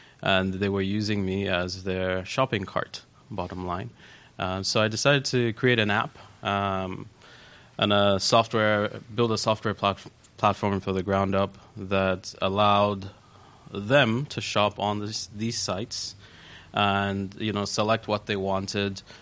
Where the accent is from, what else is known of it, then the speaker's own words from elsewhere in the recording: Nigeria; I kept going back home. I'm from Nigeria. I kept going back home, and every time I went, people asked me to bring stuff.